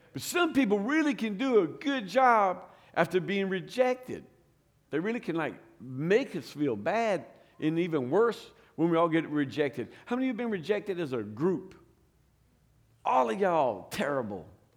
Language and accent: English; Louisiana, United States; I'm from Louisiana, I can't say it.